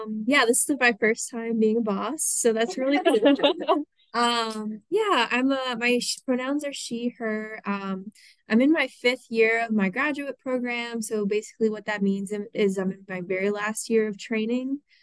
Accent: Kentucky, United States; now in Grand Rapids, United States; Originally, I'm from Kentucky, so I just keep inching up like one state at a time to see where I end up next year.

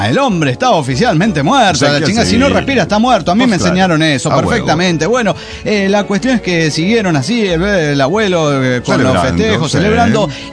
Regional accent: Ecuador; En mi pueblo ecuatoriano hacían esas prácticas colonialistas y desmesuradas.

